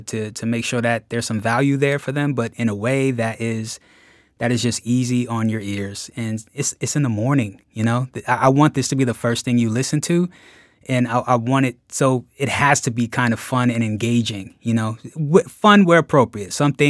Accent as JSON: {"language": "English", "region": "New Jersey", "country": "United States", "tie": "born or raised there", "lives_now": "Boston, United States", "said": "Philly's home, you know. I grew up in South Jersey, so Philly is always like right there for me, you know."}